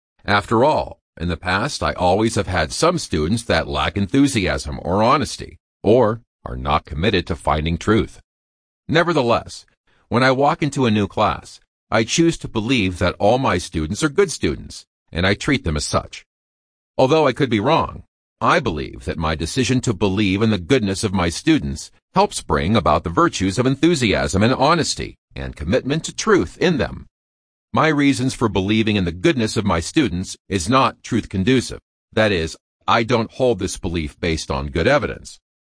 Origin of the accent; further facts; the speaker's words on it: Denver, Colorado, United States; I'm from Denver, Colorado